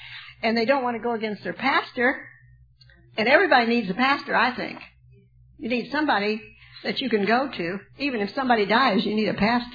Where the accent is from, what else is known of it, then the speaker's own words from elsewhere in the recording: California, United States; now in Arkansas, United States; I feel Arkansas is enough of a mission for me. When I came here from California, I thought I was coming to a mission field, and I was.